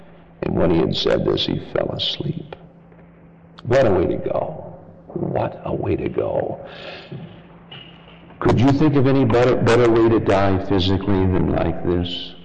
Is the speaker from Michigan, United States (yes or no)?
yes; Michigan, United States; because I'm from Michigan, it would be very easy for me to be caught up into that spirit. And because my background is from Michigan